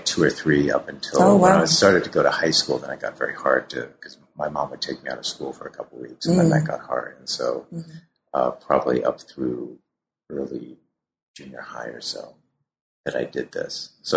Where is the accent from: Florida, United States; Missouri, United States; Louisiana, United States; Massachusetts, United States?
Massachusetts, United States; I grew up mainly in Massachusetts, and when I tell people that I grew up mainly in Massachusetts